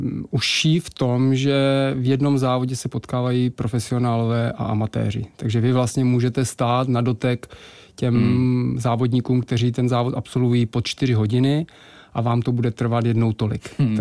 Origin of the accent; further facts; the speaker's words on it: Hradec Králové, Hradec Králové Region, Czechia; já jako přivandrovalý Hradečák